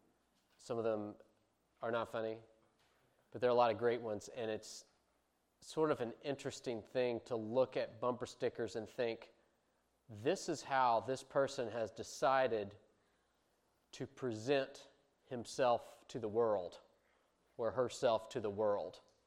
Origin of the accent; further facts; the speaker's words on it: United States; I'm an American, where I am from the country, not the city.